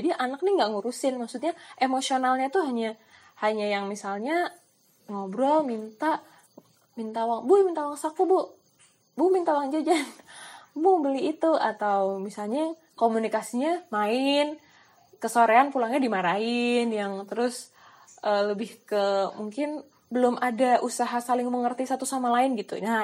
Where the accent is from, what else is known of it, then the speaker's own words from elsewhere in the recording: Yogyakarta, Special Region of Yogyakarta, Indonesia; karena kami orang Jawa, orang Jogja, tapi ibu orang Sunda